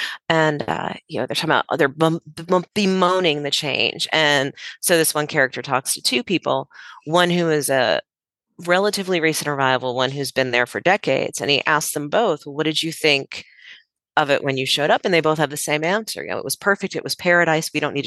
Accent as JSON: {"language": "English", "region": "Florida", "country": "United States", "tie": "born or raised there", "said": "You know, I grew up in Pinellas County. I grew up in a tourist-based economy."}